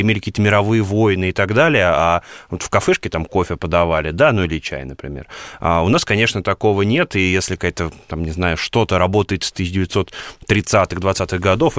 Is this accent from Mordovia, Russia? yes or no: yes; Saransk, Mordovia, Russia; Я вот могу привести в пример мой родной город Саранск. Ему порядка 400 лет, но там практически не осталось исторической застройки.